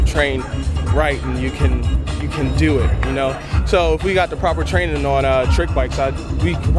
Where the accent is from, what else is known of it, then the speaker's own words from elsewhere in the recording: Philadelphia, Pennsylvania, United States; Since we're from Philadelphia, there's a park in Philadelphia called Love Park